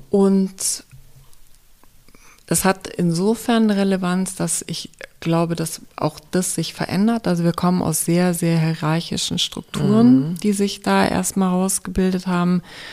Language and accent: German; Germany; ich bin ja auch in Deutschland groß geworden